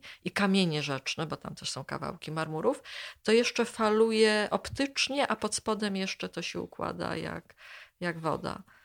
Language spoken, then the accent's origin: Polish; Łódź, Łódź Voivodeship, Poland; Ja się wychowałam nad rynsztokami w Łodzi, na Bałtach